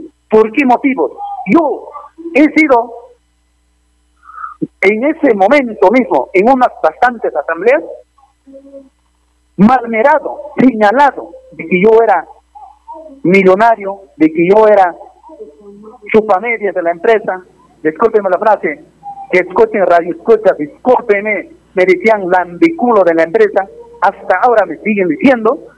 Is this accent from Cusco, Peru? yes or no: no; Chalhuahuacho, Apurímac, Peru; Yo he estado desde 18 años siempre líder de mi comunidad, siempre luchador de mi pueblo. Toda la gente me conoce en Chalhuahuacho.